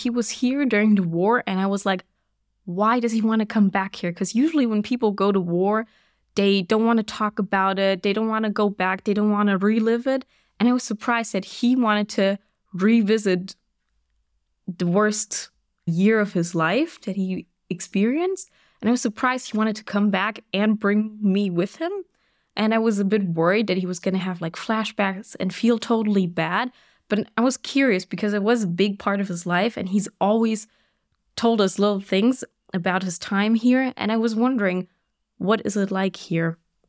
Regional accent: Germany; I think I feel a little bit more German because we grew up in Germany and we just, yeah, live more in German culture because all our German relatives live here.

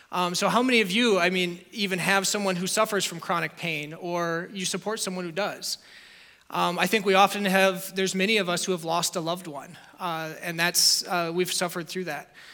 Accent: Plymouth, United States; My family returned to the United States not too long after that, and I grew up in Plymouth, which is not too far from here.

